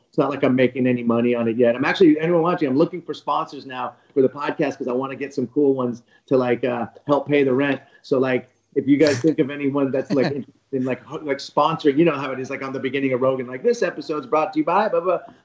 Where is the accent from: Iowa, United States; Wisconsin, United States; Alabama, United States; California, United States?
California, United States; because I'm from the Bay Area